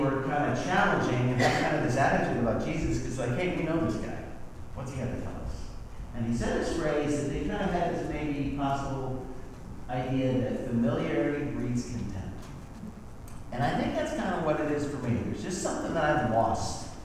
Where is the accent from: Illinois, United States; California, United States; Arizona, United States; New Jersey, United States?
Arizona, United States; You know, I grew up in Arizona, and coming up here, and it's like, wow, this is sophisticated.